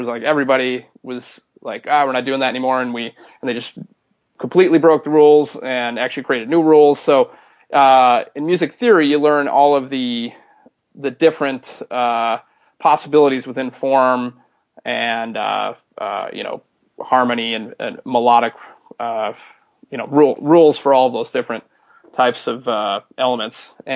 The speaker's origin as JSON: {"language": "English", "town": "Minneapolis", "region": "Minnesota", "country": "United States", "tie": "born or raised there", "said": "And then I grew up in Minneapolis, and there was a great music scene there"}